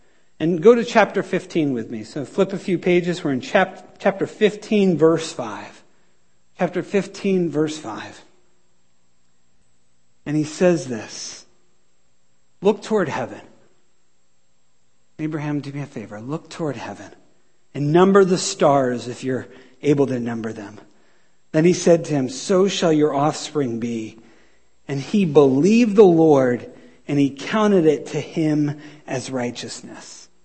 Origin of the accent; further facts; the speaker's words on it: Ireland; But as an Irish person, what sticks out to me is the pride of the Irish.